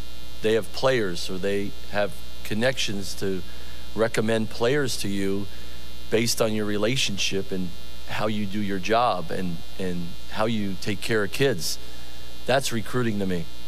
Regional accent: Pennsylvania, United States; I'm 2 hours away. I grew up in Schuylkill County.

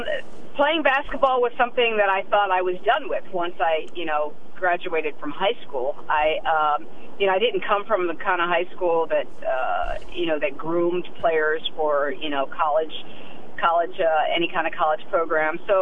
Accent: King of Prussia, Pennsylvania, United States; I'm from King of Prussia, Pennsylvania

